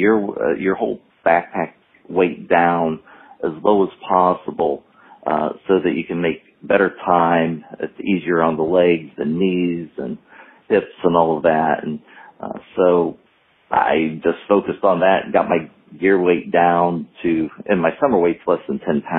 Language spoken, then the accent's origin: English; Ohio, United States; when I was a kid growing up, we grew up in Northeast Ohio